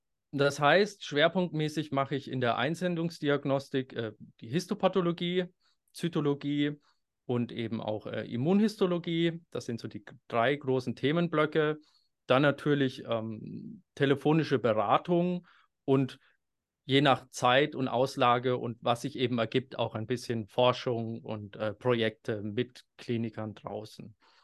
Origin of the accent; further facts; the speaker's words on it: Bavaria, Germany; ich komme ja aus dem Landkreis Bad Kissingen